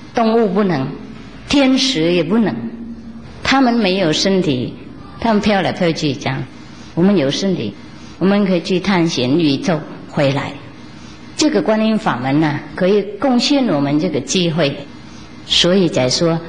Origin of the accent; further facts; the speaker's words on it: Vietnam; Chinese is a second language; 我们越南你知道啊，倒过来也不错